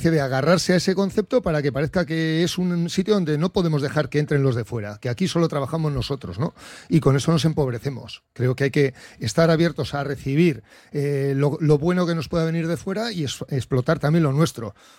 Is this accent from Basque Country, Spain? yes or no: yes; Bilbao, Basque Country, Spain; y lo digo yo que soy de Santucho